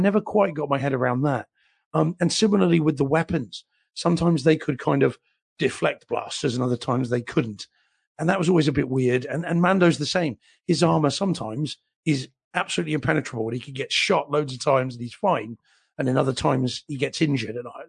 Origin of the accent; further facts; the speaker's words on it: New Zealand; And, as a New Zealander